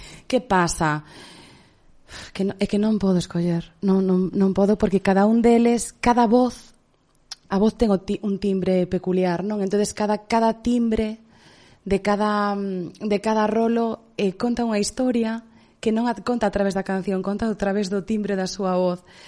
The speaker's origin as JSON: {"language": "Galician", "town": "Ribeira", "region": "Galicia", "country": "Spain", "said": "É que son de Ribeira."}